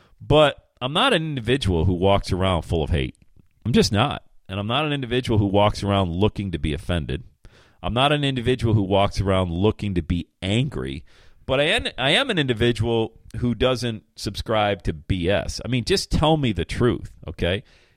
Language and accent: English; Bradford, Pennsylvania, United States; I grew up in Bradford, PA. There was one black family in our town. Population, 8,000 people, one black family.